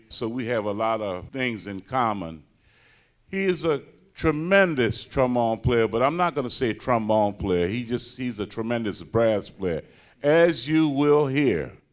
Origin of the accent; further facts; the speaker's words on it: the South, United States; And we grew up in the South.